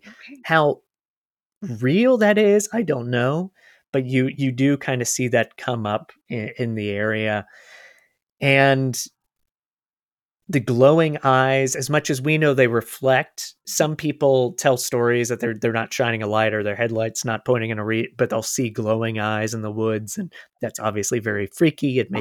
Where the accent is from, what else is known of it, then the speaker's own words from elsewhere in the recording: Florida, United States; because growing up in Florida, they're big.